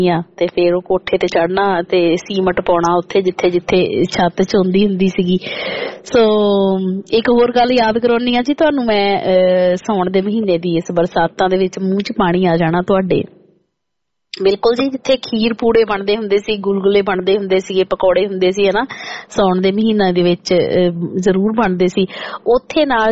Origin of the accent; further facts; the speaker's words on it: Punjab, India; ਮੈਂ ਹੁਸ਼ਿਆਰਪੁਰ ਡਿਸਟ੍ਰਿਕਟ ਤੋਂ ਬਿਲੋਂਗ ਕਰਦੀ ਹਾਂ ਤੇ ਜਿਹੜਾ ਹੁਸ਼ਿਆਰਪੁਰ ਡਿਸਟ੍ਰਿਕਟ ਹੈ ਉਹ ਤਾਂ ਵੈਸੇ ਹੀ ਚੂਹਾਂ ਦੇ ਕਰਕੇ ਬੜਾ ਮਸ਼ਹੂਰ ਹੈ